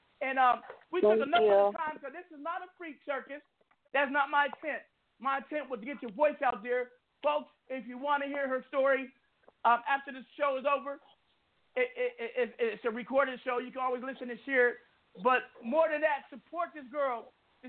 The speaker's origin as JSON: {"language": "English", "town": "Seattle", "region": "Washington", "country": "United States", "said": "I'm from the West Coast. I'm from a place called Seattle, Washington."}